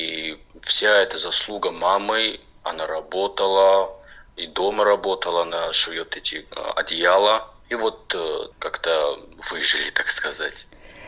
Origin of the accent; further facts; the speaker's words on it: Vilda, South Ossetia, Georgia; moved away as an adult; also born or lived in Tskhinvali; После моего рождения мы проживали в село Вилда.